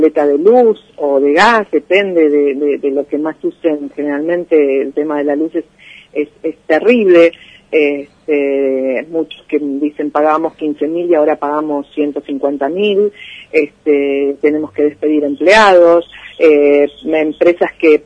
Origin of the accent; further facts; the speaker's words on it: La Matanza, Buenos Aires Province, Argentina; Yo camino por todos lados, soy de La Matanza y es la queja constante.